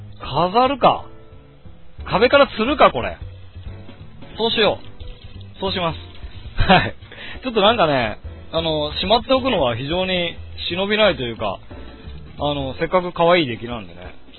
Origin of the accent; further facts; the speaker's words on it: Kyoto, Japan; 僕の実家は京都の北の方なんですけれども、向かう途中は霧で有名なところ